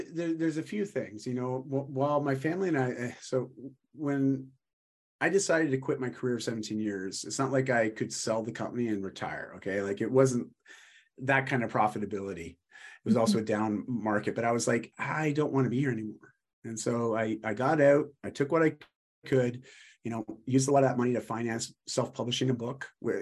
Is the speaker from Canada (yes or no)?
yes; Vancouver, British Columbia, Canada; I'm from Vancouver.